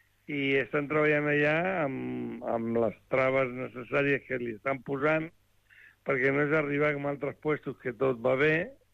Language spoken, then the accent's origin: Catalan; Málaga, Andalusia, Spain; Som malaguenys, no som catalans.